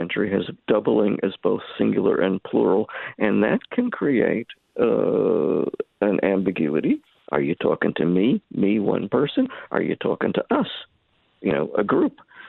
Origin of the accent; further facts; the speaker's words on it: New York City, New York, United States; when I was growing up in New York City.